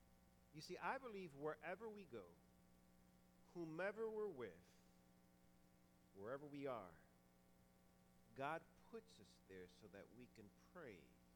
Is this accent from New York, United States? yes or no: yes; New York, United States; See, growing up in New York, my folks made sure I didn't go to one of our schools in the city.